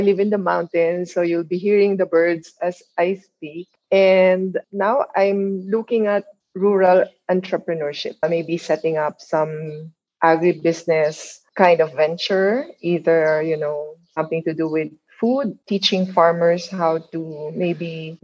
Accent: Manila, Metro Manila, Philippines; English is a second language; moved away; I see a lot of potential because I came from Manila where that those products are in demand and very expensive.

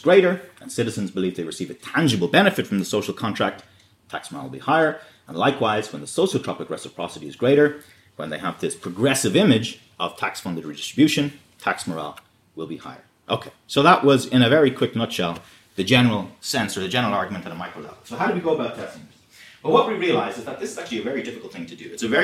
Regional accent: Ireland; now in Oxford, United Kingdom; So some of you may have guessed by my accent that I'm not actually British. Maybe you haven't, but I'm not British. I'm Irish. But I live in the UK. When I moved to the UK, when I first moved to Oxford

